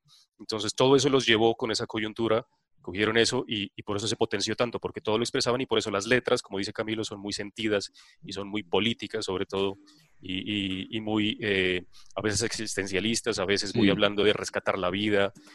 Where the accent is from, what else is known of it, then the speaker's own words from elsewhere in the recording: Mexico; yo que rescato mucho mi tierra y de donde nací, los mexicanos son mucho más arraigados a su historia indígena y antepasados